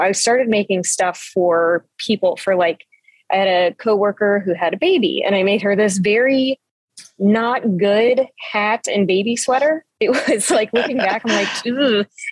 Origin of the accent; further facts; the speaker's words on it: United States; my hometown, which is here. And this is also where my aunt's house was.